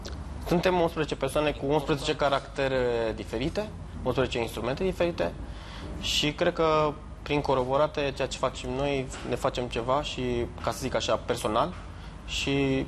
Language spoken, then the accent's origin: Romanian; Romania; o coloratură a sângelui nostru de țigani, așa ne numim și așa suntem tradițional, venim din România